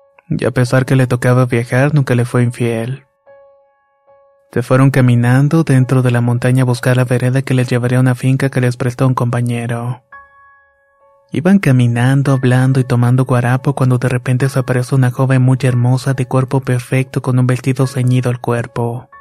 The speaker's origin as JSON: {"language": "Spanish", "town": "Mesón Nuevo", "region": "Michoacán", "country": "Mexico", "said": "Soy de Mesón Nuevo, municipio de Tarímbaro, Michoacán."}